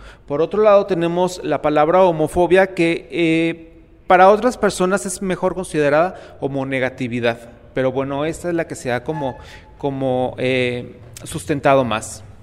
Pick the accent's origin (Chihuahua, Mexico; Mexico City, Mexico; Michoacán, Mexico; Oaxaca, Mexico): Michoacán, Mexico; nos encontramos al estado de Michoacán, que es de donde yo vengo